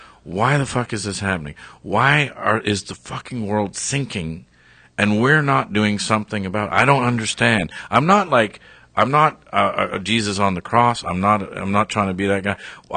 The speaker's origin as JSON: {"language": "English", "country": "Canada", "said": "I'm Canadian, by the way."}